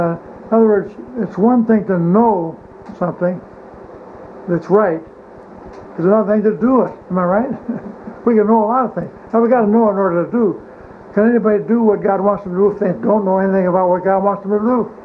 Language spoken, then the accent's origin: English; Berea, Ohio, United States; I was from Berea, Ohio.